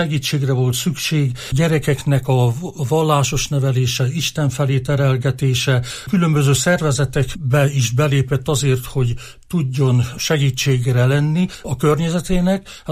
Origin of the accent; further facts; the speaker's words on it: Mezőkövesd, Borsod-Abaúj-Zemplén, Hungary; én ugye mezőkövesdi vagyok születésileg, és ott nevelkedtem, és nagyon erősen éltek a jezsuita hagyományok, mert a Jézus Szíve templomban a jezsuiták vezették.